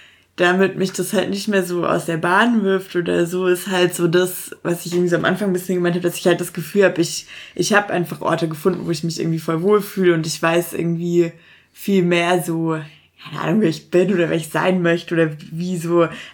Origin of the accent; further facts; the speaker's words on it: Germany; So irgendwie Deutsch ist meine Erstsprache. Ich habe irgendwie seit meiner Geburt einen deutschen Pass und so.